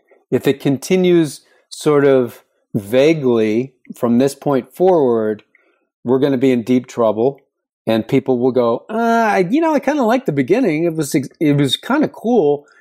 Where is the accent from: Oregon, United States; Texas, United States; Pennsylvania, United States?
Pennsylvania, United States; Pittsburgh; So people in the working classes, I grew up in Pittsburgh